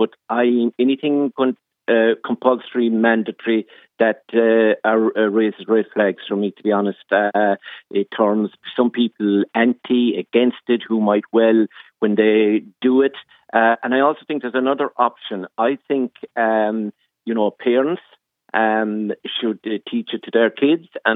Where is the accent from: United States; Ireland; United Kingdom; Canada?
Ireland; we wouldn't have the great days we have in Croke Park and in other arenas of being Irish and proud to being Irish.